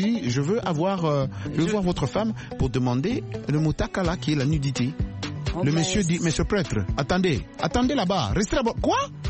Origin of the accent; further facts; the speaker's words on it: New York City, New York, United States; French is a second language; Écoute, moi, je suis américain. On ne sait pas très bien parler le mot en français.